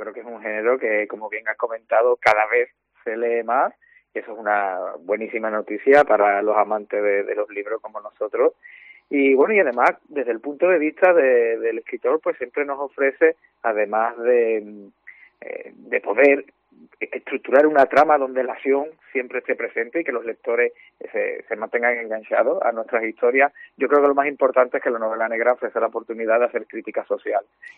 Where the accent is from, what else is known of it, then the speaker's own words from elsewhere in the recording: Cádiz, Andalusia, Spain; Soy de Cádiz, por lo que siempre me he sentido muy cómodo escribiendo desde la ciudad que me dio crecer